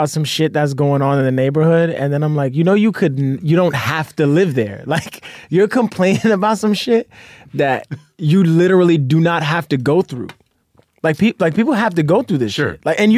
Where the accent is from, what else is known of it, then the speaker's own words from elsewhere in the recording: Brooklyn, New York, United States; I grew up in Brooklyn, in Bushwick.